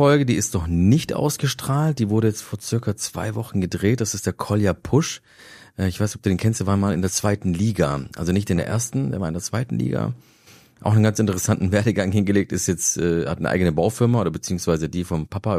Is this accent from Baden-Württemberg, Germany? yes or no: yes; Stuttgart, Baden-Württemberg, Germany; ich bin ja Stuttgarter.